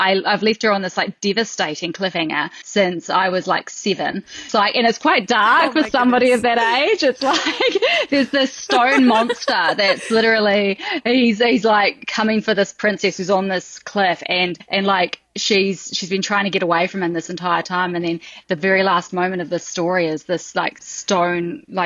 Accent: New Zealand; born and bred in New Zealand, so I get back there quite a lot.

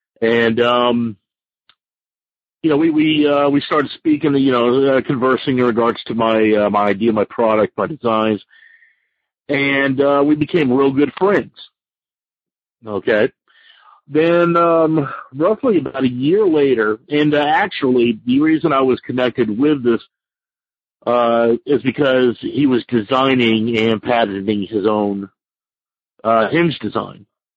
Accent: Miami, Florida, United States; I'm originally from Miami, and I'm in the car scene.

